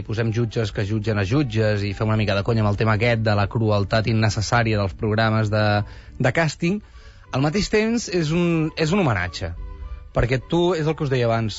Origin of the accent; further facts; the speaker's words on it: Barcelona, Catalonia, Spain; i aquí a Barcelona, i jo que sóc molt de Barcelona i era de l'Eixample, que hi havia molt poca vida de barri